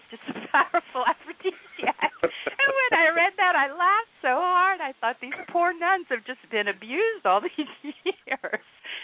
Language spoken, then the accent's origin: English; Australia; Growing up in Australia, Cadbury was our chocolate